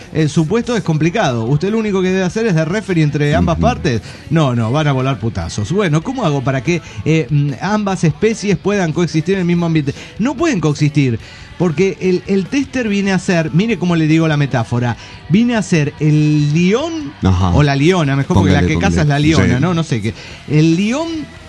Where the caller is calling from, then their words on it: Guadalajara, Jalisco, Mexico; de Guadalajara, Jalisco, México.